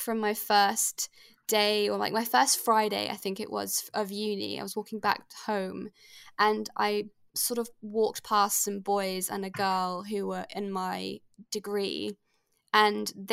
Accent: Geneva, Switzerland; moved away as an adult; So I moved here when I was 18. I always lived in Switzerland, and I was brought up in Geneva, and I never really had any intention to leave.

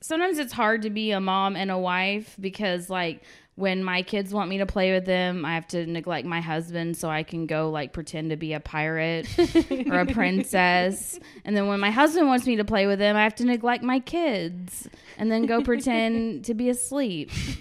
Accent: Longview, Texas, United States; now in Atlanta, United States; So I'm from Texas. I moved to Atlanta because I met my husband for work. But I'm from like very conservative East Texas. I'm actually from the same hometown as Matthew McConaughey.

